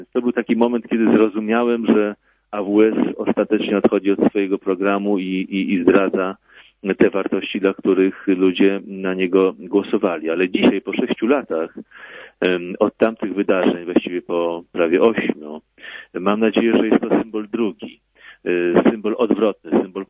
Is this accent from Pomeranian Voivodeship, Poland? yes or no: yes; Gdańsk, Pomeranian Voivodeship, Poland; Ja pierwszy raz jestem z Gdańska, więc pod stocznię podjechałem pierwszy raz w 78 roku, jak miałem 12 lat.